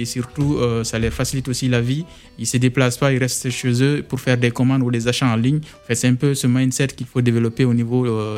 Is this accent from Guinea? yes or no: yes; Guinea; cette envie de créer quelque chose dans mon pays d'origine pour essayer de pallier à pas mal de problématiques qui sont liées à des coûts de produits qui sont assez chers en Guinée.